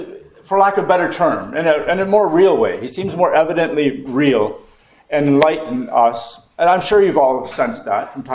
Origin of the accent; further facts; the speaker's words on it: Canada; Our glory is really, as a Canadian, is not really that much.